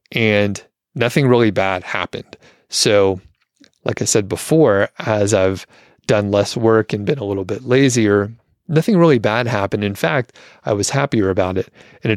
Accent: Atlanta, Georgia, United States; That'll be down in Atlanta. I'm from Atlanta.

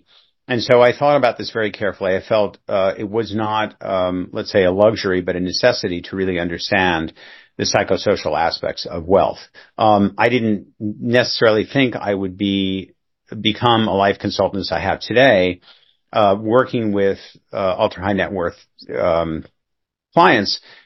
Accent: Manhattan, New York, United States; I grew up in New York. My father was a very successful businessman in the electronics business, sold the company in the 1960s, became a major philanthropist. I'm one of three children. I grew up in Manhattan, where I live now.

